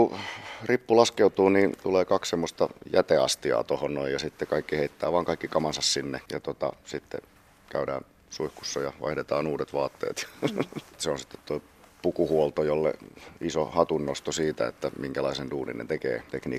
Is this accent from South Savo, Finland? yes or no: no; Anjalankoski, Kymenlaakso, Finland; tuolla synnyin paikkakunnallani Anjalankoskella, joka on nykyään osa Kouvolaa